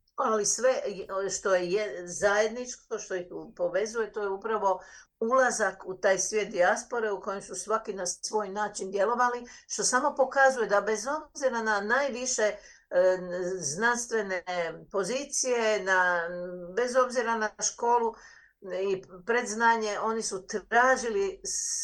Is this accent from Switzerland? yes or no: no; Croatia; mi smo Hrvati, mi imamo Hrvatsku državu